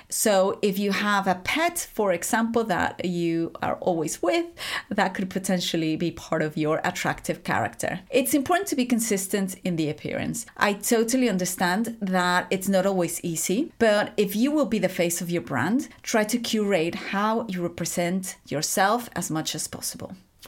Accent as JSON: {"language": "English", "country": "Mexico", "second_language": "English", "moved": "yes", "lives_now": "United Kingdom", "said": "I also have an accent because I'm from Mexico, and over the years in the UK, I've tried to make sure not to lose it or dilute it too much because it's part of who I am."}